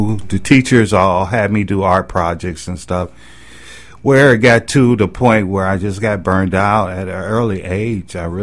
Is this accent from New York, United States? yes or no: no; Cleveland, Ohio, United States; No, I'm originally from Cleveland, Ohio.